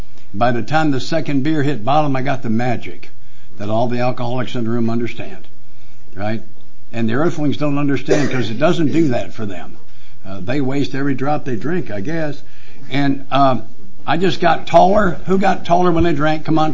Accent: Nashville, Tennessee, United States; I'm from Nashville, Tennessee, by the way.

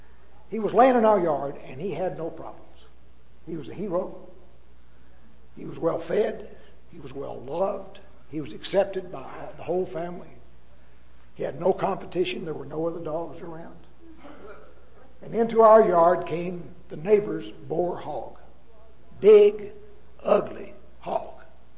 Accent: Texas, United States; When I was a kid, I was raised in West Texas.

